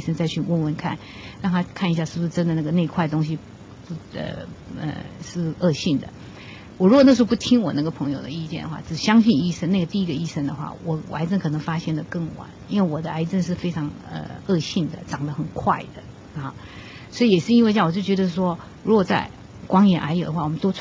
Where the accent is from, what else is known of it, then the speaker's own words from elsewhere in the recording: China; moved away as an adult; now in United States; 那我们中国人，尤其我们这种第一代来的美国人，我们这些东西不适合我们。